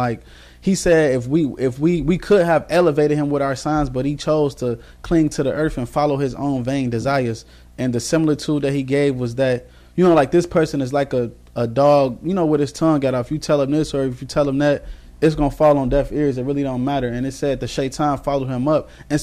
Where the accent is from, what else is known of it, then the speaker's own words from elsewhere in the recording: Minnesota, United States; And so like I said, I'm from Minnesota, so it's a big ummah there. Like, so I grew up around a lot of Muslims, but I didn't really know that much about it.